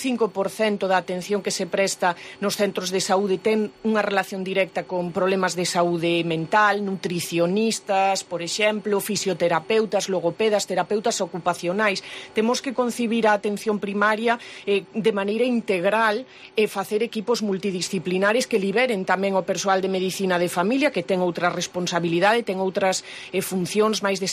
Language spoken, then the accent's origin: Galician; Galicia, Spain; do orgullo de sermos galegas e galegos, de celebrar todo o que nos une como povo, a nosa lingua, o noso país, a nosa bandeira